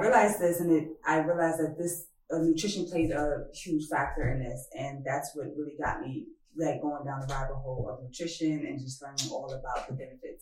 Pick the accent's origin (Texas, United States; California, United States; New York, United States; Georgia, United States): New York, United States; Brooklyn; I'm from Brooklyn.